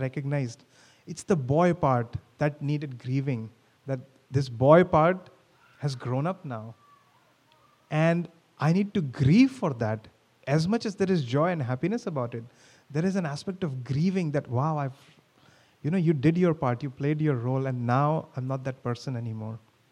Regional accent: India; moved away; when I would go back to my home country, I would see them there, and I would become that boy that they saw 10, 12 years ago, which left India.

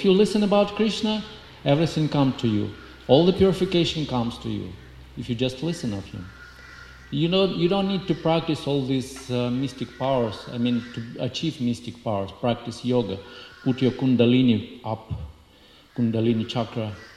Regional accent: Russia; accent: Russian; English is a second language; Thank you for your patience and hearing about my thick Russian accent.

